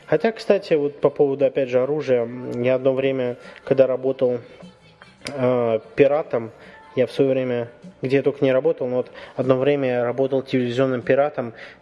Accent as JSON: {"language": "Russian", "country": "Russia", "said": "Ну, мы сказали, мы из России"}